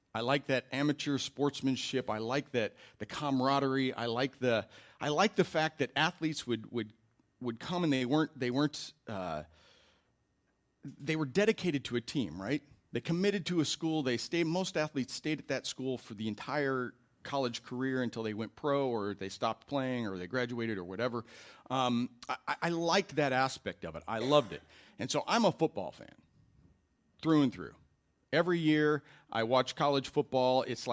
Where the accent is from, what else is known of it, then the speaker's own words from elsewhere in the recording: Iowa, United States; I'm originally from Iowa. I attended the University of Iowa.